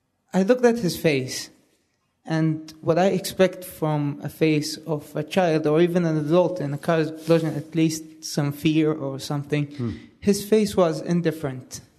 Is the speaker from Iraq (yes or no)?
yes; Iraq; from Iraq.